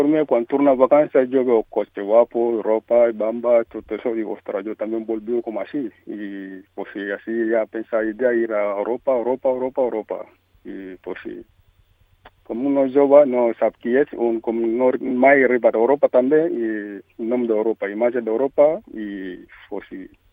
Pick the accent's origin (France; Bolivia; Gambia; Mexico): Gambia; first language Mandinka; Catalan is a second language; soc de Gàmbia, no és de Gàmbia, un país molt prop de Senegal, perquè jo parlo un llengua que allí tothom parla mandinga, jo soc mandinga.